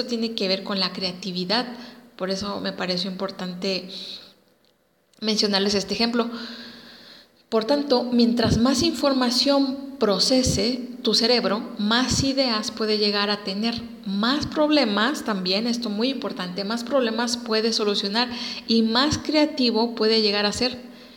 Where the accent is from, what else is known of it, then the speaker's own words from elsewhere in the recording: Mexico; nos debe hacer sentir orgullosos como mexicanos